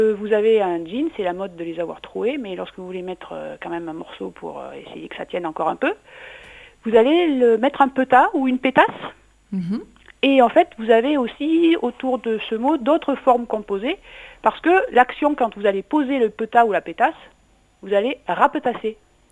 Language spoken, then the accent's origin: French; Auvergne-Rhône-Alpes, France; Hein, et chez nous, en Ardèche, on jette quand c'est usé.